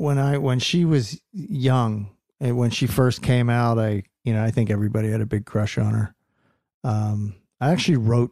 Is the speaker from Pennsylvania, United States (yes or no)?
yes; Philadelphia, Pennsylvania, United States; Oh, wait a minute. That's my hometown. What are they dissing my hometown for?